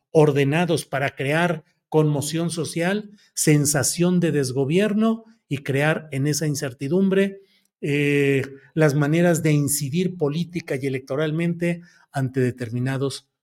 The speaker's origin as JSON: {"language": "Spanish", "country": "Mexico", "tie": "born there", "said": "Hasta Gómez Palacio, que es parte de la Laguna, donde yo nací, la Laguna, Torreón, Gómez Palacio, Lerdo, Francisco y Madero"}